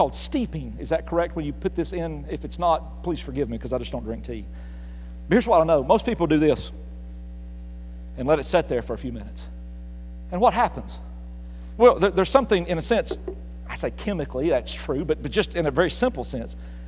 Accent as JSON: {"language": "English", "region": "Appalachia", "country": "United States", "tie": "born or raised there", "said": "You know, growing up in Appalachia, chai was just not one of those things we had."}